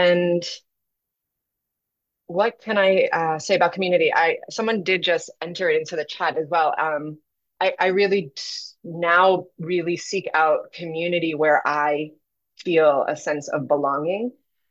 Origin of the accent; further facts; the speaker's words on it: New York, United States; also born or lived in Durango, Colorado; was previously in Durango, Colorado, southwest corner of the state, pretty much the Four Corners. And I was born and raised in New York. So it's been 10 years since I've lived here.